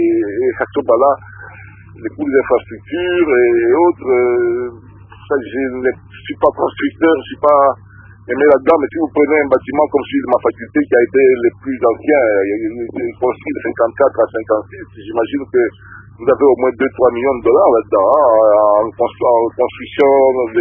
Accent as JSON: {"language": "French", "country": "DR Congo", "said": "Parce que chez nous, au Congo, pour être professeur, il faut être docteur à thèse."}